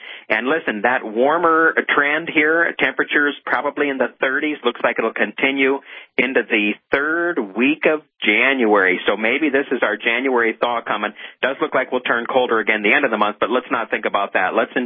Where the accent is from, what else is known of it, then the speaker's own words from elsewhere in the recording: Pennsylvania, United States; now in North Dakota, United States; I'll tell you, I'm from Pennsylvania originally, as I think you know.